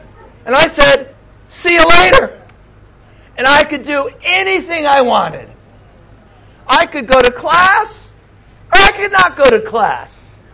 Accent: United States; moved away; Now, I come from America. It's kind of different there.

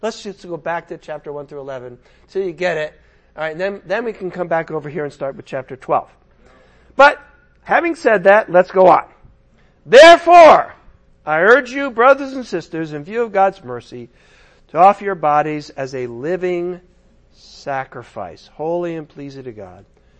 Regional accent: San Diego, California, United States; yeah, I'm from San Diego.

